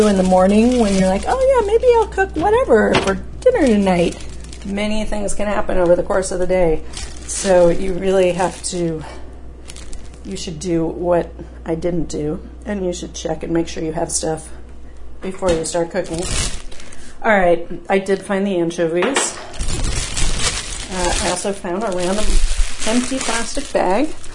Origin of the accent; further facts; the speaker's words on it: New Mexico, United States; And when I grew up in New Mexico, which is high elevation